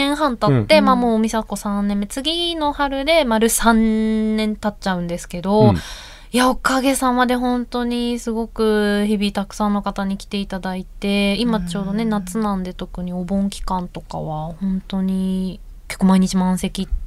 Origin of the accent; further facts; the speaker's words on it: Shiga, Japan; also born or lived in Tokyo; 強制的にというよりは自ら滋賀県なんか余白ある気がするみたいな感じで